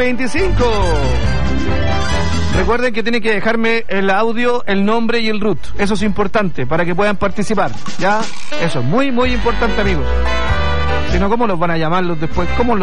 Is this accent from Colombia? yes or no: no; Alerce, Los Lagos, Chile; Vengo de la comuna de... Alerce. Comuna de Alerce.